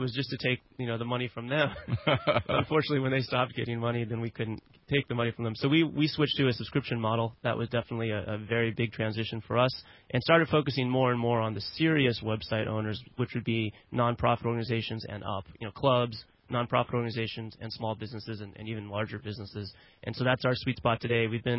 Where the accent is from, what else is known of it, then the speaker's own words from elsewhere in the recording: Kansas, United States; I mean, I'm a kid from Kansas. I never went to business school.